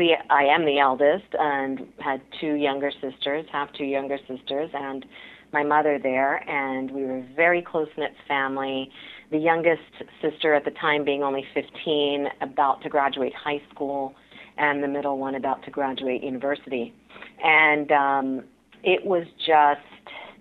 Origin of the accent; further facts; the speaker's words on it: Mount Vernon, Virginia, United States; So I'm a first-generation Indian American. My father happened to meditate daily. We grew up in Mount Vernon, which is outside of Alexandria. It's where George Washington's home is.